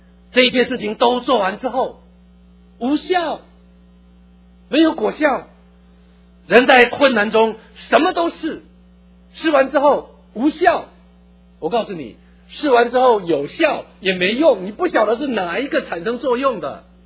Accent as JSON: {"language": "Chinese", "country": "China", "said": "有能力的人度量也怎么样也大，就像我们中国人说的，宰相肚里可撑船。"}